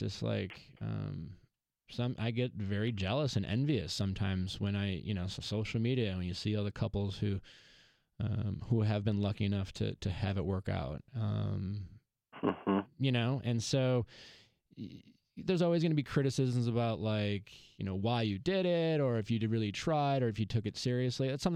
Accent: Chicago, Illinois, United States; I went home to Chicago to do my fantasy football draft with my hometown friends. Then I went back to Milwaukee and hung out with my family.

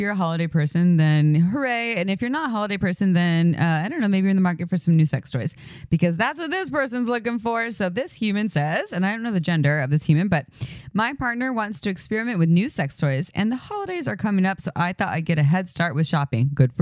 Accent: Santa Cruz, California, United States; I mean, I grew up in Santa Cruz. There's no snow.

